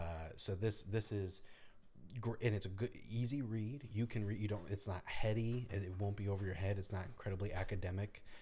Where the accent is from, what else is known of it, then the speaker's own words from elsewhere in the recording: Elmira, New York, United States; Did you know that he is buried in my hometown of Elmira, New York?